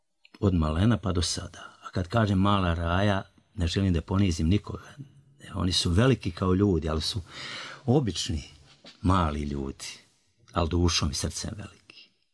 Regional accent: Banja Luka, Republika Srpska, Bosnia & Herzegovina; Ja živim u jednom prostoru gdje sam rođen u Budžaku. Samo ime govori, to je nekada bio nekakav ćošak Banja Luke, napušteni i zapušteni

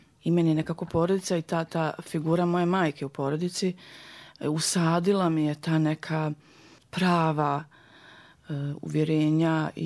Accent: Banja Luka, Republika Srpska, Bosnia & Herzegovina; A otkada je postojala Sarajevska akademija, znači od kako je otvorena, ja sam bila druga iz Banja Luke.

